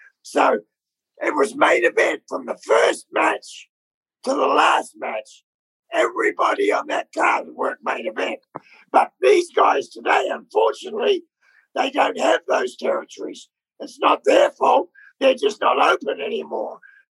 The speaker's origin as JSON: {"language": "English", "country": "New Zealand", "said": "But the Kiwis, because we're born from New Zealand, and when you give us a chance, we're all hard workers in New Zealand."}